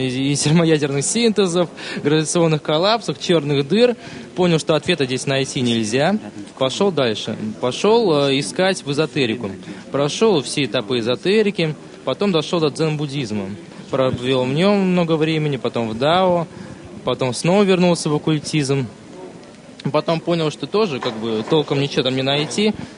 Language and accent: Russian; Saint Petersburg, Russia; я из Санкт-Петербурга.